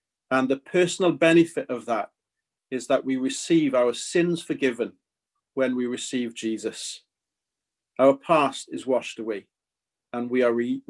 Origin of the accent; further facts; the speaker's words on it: United Kingdom; I don't know why we do that as British people.